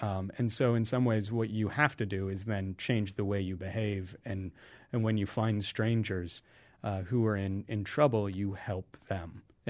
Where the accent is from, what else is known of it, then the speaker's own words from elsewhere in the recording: Ohio, United States; Whereas if I was in my hometown in central Ohio, people would again and again be confronting me with things that I didn't know.